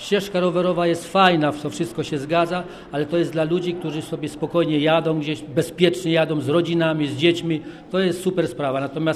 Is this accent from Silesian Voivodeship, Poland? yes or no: no; Sobowidz, Pomeranian Voivodeship, Poland; now in Pszczółki, Poland; To znaczy ja tu mieszkam obecnie w Pszczółkach, ale pochodzę niedaleko, bo pochodzę z Sobowidza, a to jest tylko 7 kilometrów stąd. I właśnie moje najlepsze lata, w latach 60., 70., mieszkałem w Sobowidzu.